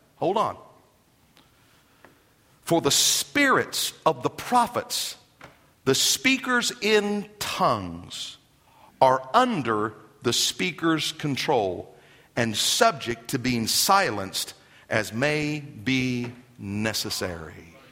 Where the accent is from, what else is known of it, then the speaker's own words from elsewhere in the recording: Garden City, Kansas, United States; You may do like Sister Beulah in my hometown of Garden City, Kansas.